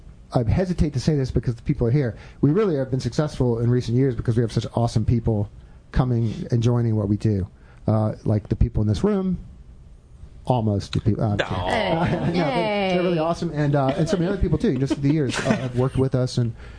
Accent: Charlottesville, Virginia, United States; moved away as an adult; now in New York, United States; Well, I moved to New York I was a playwright from Charlottesville, and I moved to New York to be a playwright.

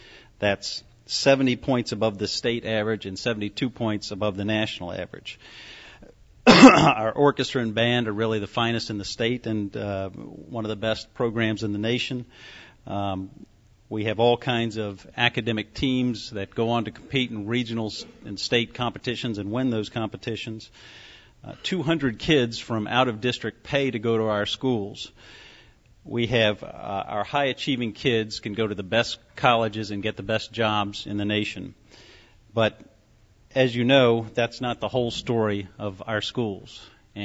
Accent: Charlottesville, Virginia, United States; And I even went to our public school systems. I was born and bred in Charlottesville.

